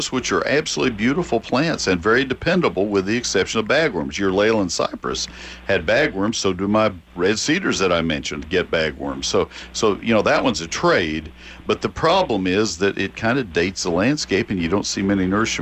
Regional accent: Texas, United States; The old-fashioned American arborvitae that we grew when I was growing up in Texas, that was commonplace in landscapes.

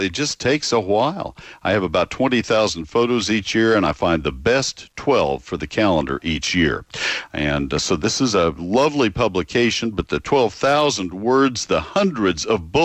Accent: Texas, United States; I grew up in South Texas, I know.

